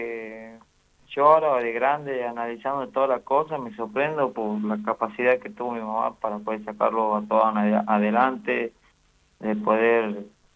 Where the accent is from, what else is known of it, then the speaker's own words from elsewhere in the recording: Orán, Salta, Argentina; also born or lived in Mendoza; yo ahora estoy acá en Orán, donde nací, donde me crié, pero bastantemente estaba en Mendoza, bueno, ahí estaba en el gimnasio Pueblo Chacón entrenando y bueno, vivía cerca por ahí